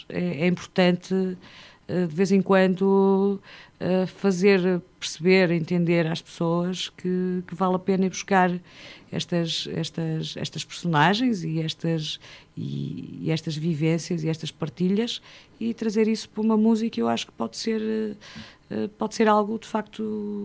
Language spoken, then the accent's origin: Portuguese; Portugal; eu sou portuguesa e, portanto, tenho inerente à minha pessoa todos os sentimentos ligados ao fado